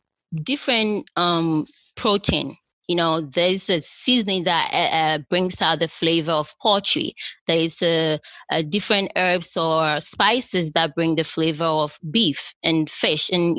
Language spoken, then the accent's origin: English; Ghana; moved away as an adult; now in United States; So I grew up in Ghana. And I came over to the States to go to college.